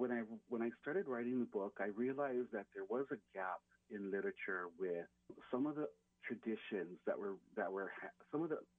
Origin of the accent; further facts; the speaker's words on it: Hale'iwa, Hawaii, United States; I was born and raised in Hale'iwa.